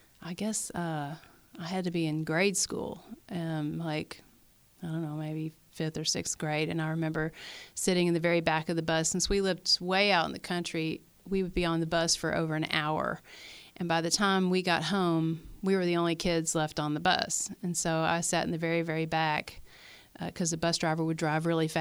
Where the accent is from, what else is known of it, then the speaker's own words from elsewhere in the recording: Tennessee, United States; I grew up in the Tennessee country with British parents